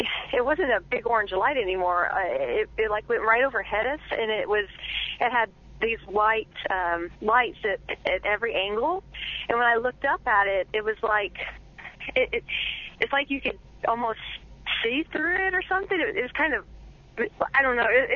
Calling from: Oregon, United States; I'm calling from Oregon.

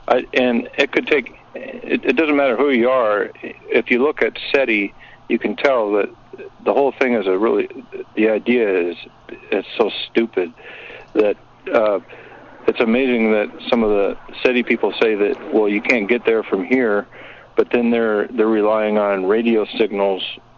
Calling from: Washington, United States; Hey, Kevin … in Washington.

